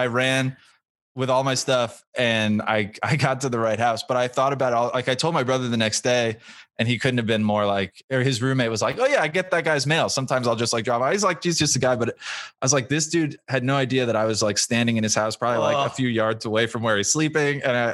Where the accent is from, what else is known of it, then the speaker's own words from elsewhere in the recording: New Jersey, United States; We're from New Jersey originally